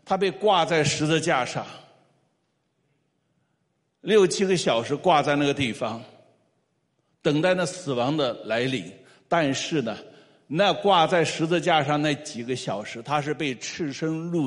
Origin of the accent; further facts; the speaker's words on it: China; 我们中国人讲，中国古话讲，就说士可杀不可辱。